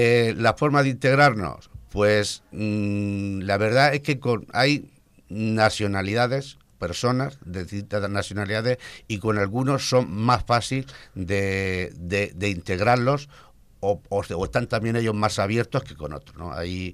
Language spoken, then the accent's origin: Spanish; Rojales, Valencian Community, Spain; born there; los que somos nacidos en Rojales